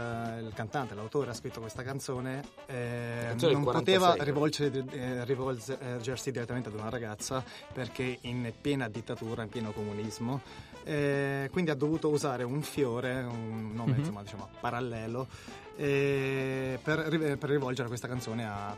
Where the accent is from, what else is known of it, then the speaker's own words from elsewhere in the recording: Albania; Italian is a second language; Io sono albanese, vengo dall'Albania.